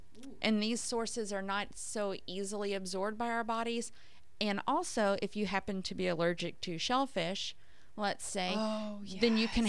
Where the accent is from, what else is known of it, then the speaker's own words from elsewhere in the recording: Kentucky, United States; I'm from Kentucky. I say bovine.